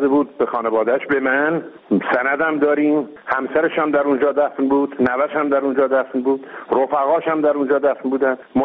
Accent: Qazvin, Iran; من پدرم مادرم فوت کردن، بردمشون تو ولایتم در استان قزوین

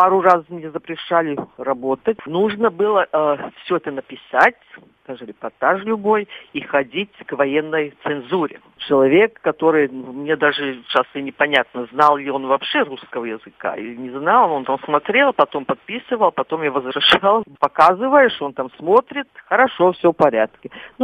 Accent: Latvia; Russian is a second language; легче работать именно потому, что я латышка.

